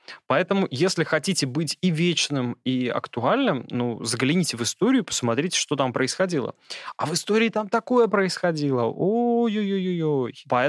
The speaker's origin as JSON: {"language": "Russian", "region": "Tashkent", "country": "Uzbekistan", "tie": "born or raised there", "said": "Я говорю на русском языке, но родился я в Узбекистане, вырос я в Ташкенте."}